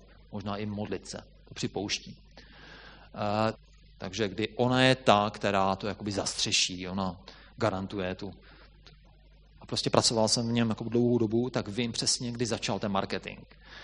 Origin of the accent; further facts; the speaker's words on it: Bulgaria; Ne, já jsem Bulharka.